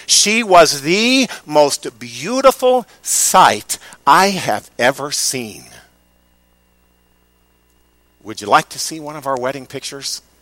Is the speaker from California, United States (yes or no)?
no; Missouri, United States; Growing up in Missouri and getting married on February 5th, we got married the day after a blizzard.